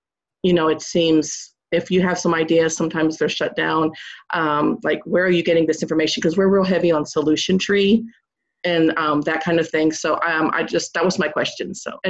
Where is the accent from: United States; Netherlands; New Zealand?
United States; Houston, Texas; I'm from the Houston suburbs.